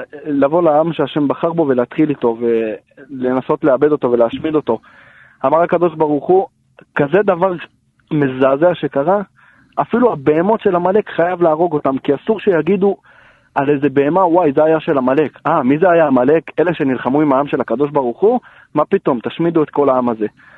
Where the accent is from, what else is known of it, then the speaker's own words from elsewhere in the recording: Jerusalem, Jerusalem District, Israel; אני מירושלים, ברוך השם.